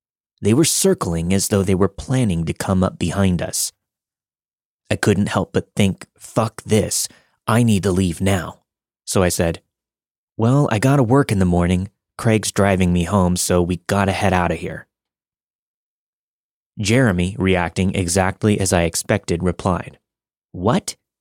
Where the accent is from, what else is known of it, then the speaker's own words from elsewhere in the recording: New Zealand; I'm from Aotearoa, New Zealand. We have the occasional missing person case or scary case around these parts